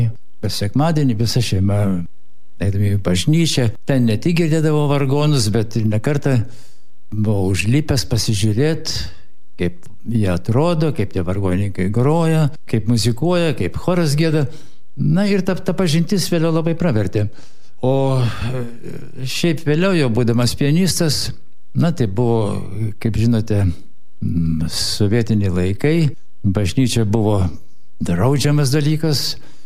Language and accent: Lithuanian; Kaunas, Kaunas County, Lithuania; now in Vilnius, Lithuania; Pradėjau Kaune, nes gimiau Kaune ir 10 pirmųjų savo gyvenimo metų taip pat praleidau Kaune.